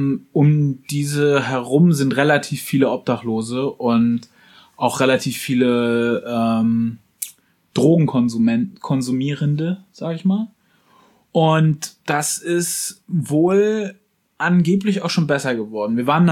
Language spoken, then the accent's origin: German; Wismar, Mecklenburg-Vorpommern, Germany; so wie man halt bei uns in Wismar auch Wismar und Umgebung halt seinen Sommer verbracht hat.